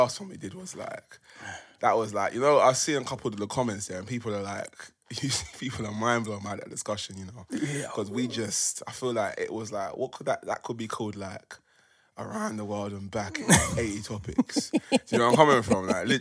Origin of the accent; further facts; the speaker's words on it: Leyton, London, United Kingdom; So, like, growing up in Leighton, particularly, going to school in Leytonstone